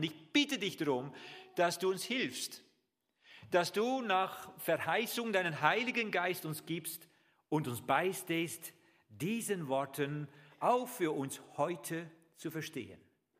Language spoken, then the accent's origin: German; Netherlands; also ich bin Holländer, die legen ja Wert auf einen grünen Rasen